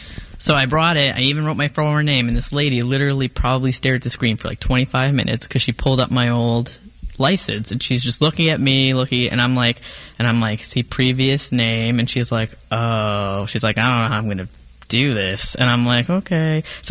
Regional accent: Connecticut, United States; I'm actually not from this area. I'm originally from Connecticut. So Connecticut's pretty easy.

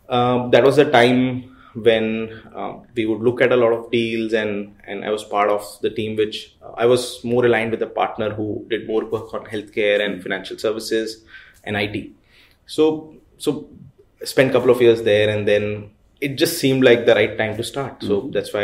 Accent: Guwahati, Assam, India; moved away as an adult; Yeah, so I'm from Guwahati, Assam.

